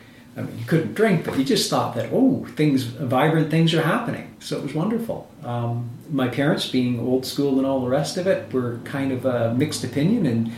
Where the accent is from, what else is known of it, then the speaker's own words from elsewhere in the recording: Penticton, British Columbia, Canada; prior to this, I was in Penticton. I grew up in Penticton, graduated from Penn High, and came to the area.